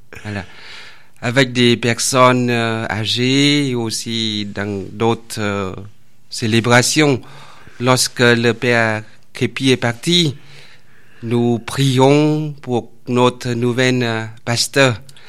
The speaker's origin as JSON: {"language": "French", "country": "Vietnam", "second_language": "French", "moved": "as an adult", "lives_now": "France", "said": "Je viens du Vietnam."}